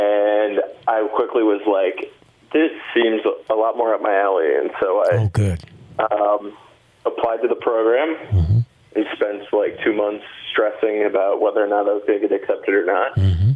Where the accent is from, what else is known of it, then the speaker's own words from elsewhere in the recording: Forest City, United States; Yeah, I'm from Forest City, grew up in Forest City.